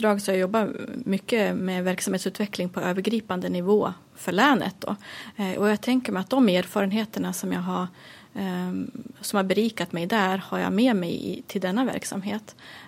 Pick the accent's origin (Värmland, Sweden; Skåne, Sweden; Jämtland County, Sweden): Jämtland County, Sweden; Bräcke; moved away as an adult; now in Sundsvall, Sweden; Jag är född i Jämtland i en liten ort som heter Bräcke, så jag flyttade hit efter gymnasiet.